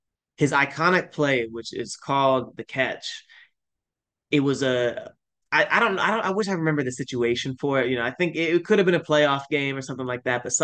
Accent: Springfield, Illinois, United States; especially growing up in Springfield, Illinois, which is between Springfield, which is between St. Louis and Chicago.

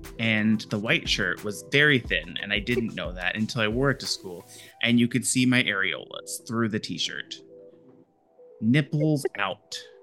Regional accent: Indiana, United States; I was like, no, I'm the outlier. I'm from Indiana.

